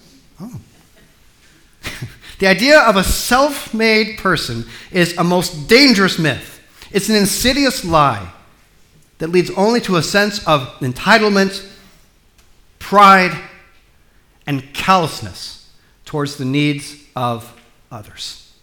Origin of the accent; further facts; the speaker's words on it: United States; When I was growing up in the United States, I remember hearing a lot of talk, not so much from my parents, but just from the culture in which I lived.